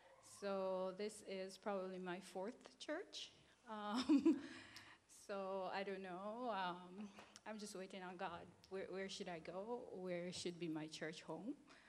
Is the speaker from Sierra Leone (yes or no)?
no; Jamaica; moved away as an adult; now in Hiroshima, Japan; All right, so I'm from Jamaica, and I'm an English teacher at a high school, well, a secondary school here in Hiroshima.